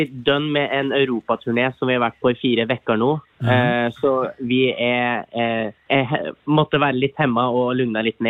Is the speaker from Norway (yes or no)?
yes; Norway; Swedish is a second language; Det, vi är ju från Norge.